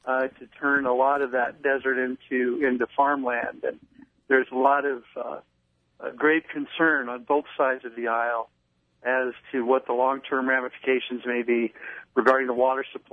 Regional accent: Kingman, Arizona, United States; I'm a rare individual. I'm a Democrat from Kingman.

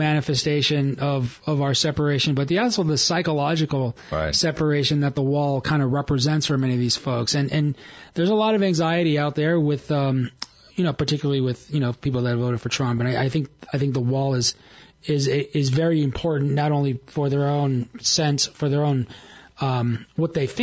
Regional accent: Los Angeles, California, United States; now in Flagstaff, United States; I'm from Los Angeles, and I have an undergrad degree at UCLA in political science

